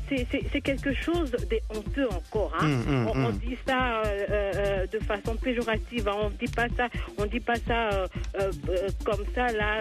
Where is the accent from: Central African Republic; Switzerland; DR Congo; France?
DR Congo; Boende, Tshuapa; chez moi, je suis de Boende mm-hmm. et je suis de Dikela.